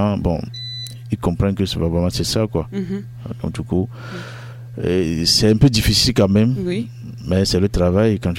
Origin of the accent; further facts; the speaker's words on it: Vogan, Maritime, Togo; Je viens du Togo, comme je l'ai dit. Je suis Wati. Je viens du Vogan.